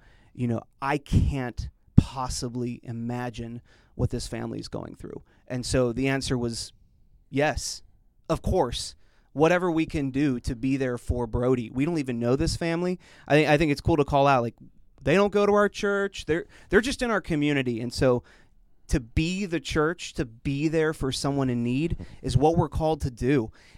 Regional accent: Cincinnati, Ohio, United States; You know, I grew up on the West Side. My heart is in the West Side. My family's on the West Side, and you're totally right. This is so Cincinnati

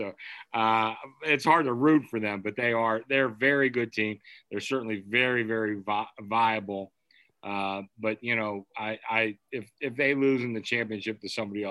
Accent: Pittsburgh, Pennsylvania, United States; I grew up in Pittsburgh. We didn't have an NBA team. In my little neighborhood, we grew up, half the neighborhood was Celtic fans.

